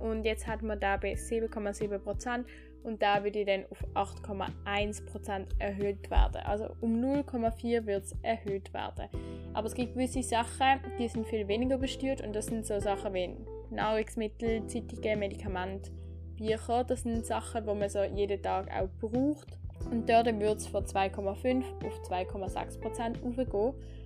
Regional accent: Switzerland; Also bei uns in der Schweiz ist es so

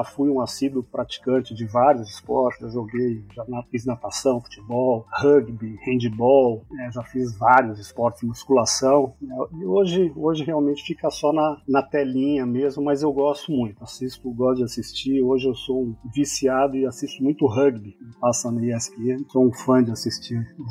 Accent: São Paulo, Brazil; born there; tenho 57 anos, nasci aqui em São Paulo, na capital paulistano.

